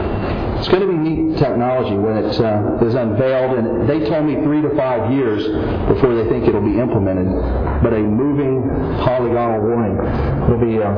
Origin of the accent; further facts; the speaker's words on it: Midland, United States; And again … from Midland, and we appreciate all that you do warning Americans.